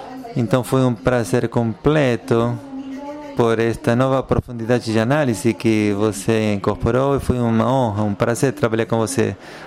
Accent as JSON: {"language": "Portuguese", "country": "France", "second_language": "Portuguese", "said": "se bem em Paris eu sou considerado um estadunidense muito amável, eu, na verdade, sou francês."}